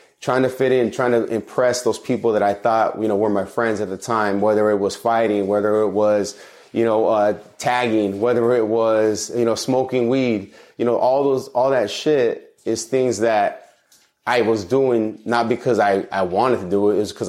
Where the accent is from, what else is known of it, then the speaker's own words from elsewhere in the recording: Pomona, California, United States; Yeah, so born and raised in Pomona, California, which is, you know, not far from here, and grew up in a pretty warm household, supportive household, I would say.